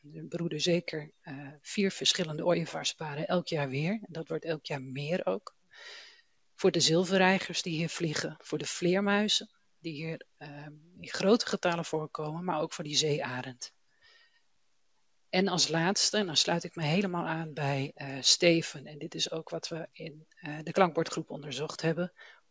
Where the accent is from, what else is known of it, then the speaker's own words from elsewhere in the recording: Groningen, Netherlands; born there; Ik ben ooit geboren aan de Korreweg, midden in de stad. En na heel wat verhuizingen en omzwervingen 12 jaar geleden met mijn gezin teruggekomen naar Groningen. Niet naar de stad, maar naar Engelbert. Waar de ruimte is van het platteland, gemoedelijkheid van het dorp